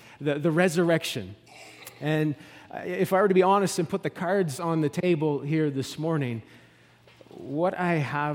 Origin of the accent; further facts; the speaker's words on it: Nova Scotia, Canada; accent: East Coast; also born or lived in New Brunswick; In fact, many people call me a Newfie, even though I grew up in Nova Scotia, lived in New Brunswick